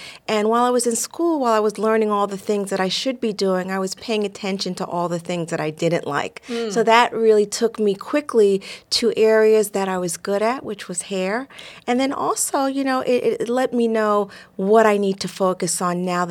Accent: New York, United States; Growing up in New York in the 70s with like a short Japanese woman with long straight hair on a block where it was primarily African American

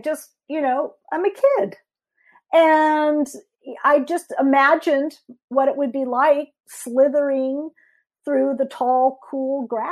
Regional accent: Minnesota, United States; I grew up in Minnesota, and my father and mom had, African-American friends that would come over for dinner

